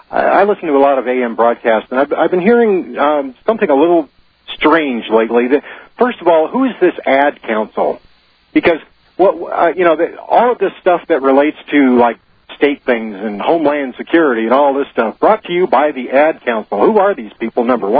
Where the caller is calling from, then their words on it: New Mexico, United States; Yes, I sure am.